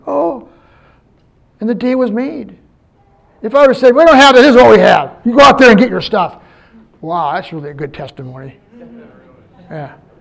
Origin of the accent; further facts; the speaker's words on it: Turtle Lake, United States; I was talking to the kids from my hometown, Turtle Lake. Now, here's something significant. Turtle Lake has 500 people in it.